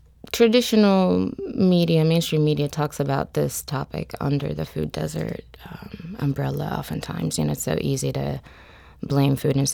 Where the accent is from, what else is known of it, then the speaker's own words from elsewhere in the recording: Bethlehem, West Bank, Palestine; And I was born in Bethlehem, Palestine. I was raised under occupation. I lived in an apartheid state.